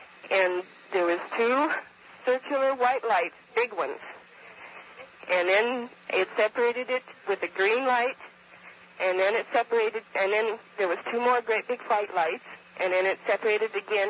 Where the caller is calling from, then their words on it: Kalispell, Montana, United States; I'm calling from Kalispell, Montana.